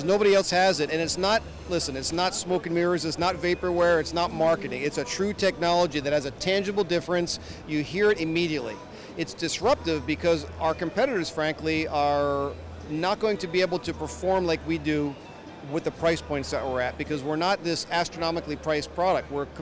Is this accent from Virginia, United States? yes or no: no; California, United States; like you, I'm from California